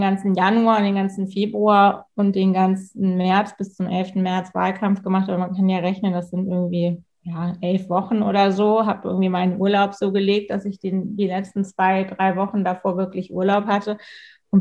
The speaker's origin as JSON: {"language": "German", "town": "Pinneberg", "region": "Schleswig-Holstein", "country": "Germany", "said": "ich komme ja aus Pinneberg, ich sage mal Pinneberg, nicht so ein bisschen zu Hamburg wie Stockelsdorf zu Lübeck. Also es ist direkt da dran."}